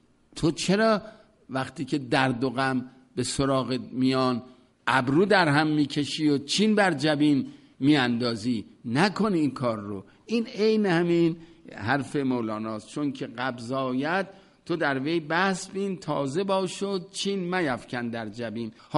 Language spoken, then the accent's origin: Persian; Iran; این تا دید ما ایرانی هستیم و فارسی صحبت میکنیم